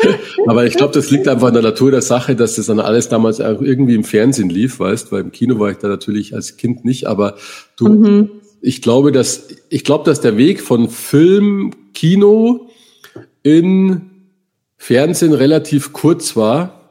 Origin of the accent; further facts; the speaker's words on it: Bavaria, Germany; als Bayer hattest du noch ORF 1 und ORF 2